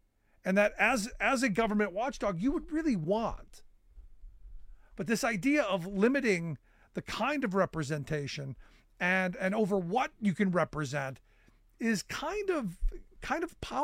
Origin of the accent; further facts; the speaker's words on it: Cleveland, Ohio, United States; growing up in Cleveland, you heard stories about, you know, because Akron wasn't far away.